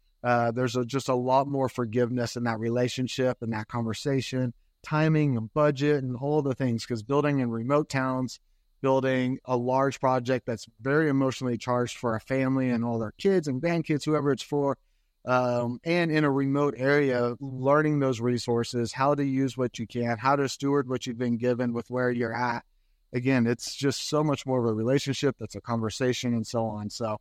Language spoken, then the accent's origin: English; Austin, Texas, United States; So born and raised in Austin, Texas, and man, just, you know, the cliche, the mountains were calling.